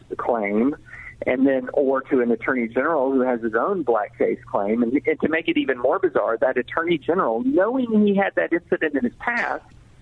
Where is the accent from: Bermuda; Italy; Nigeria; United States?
United States; the South; I grew up in the 80s. I grew up in the South in the 80s.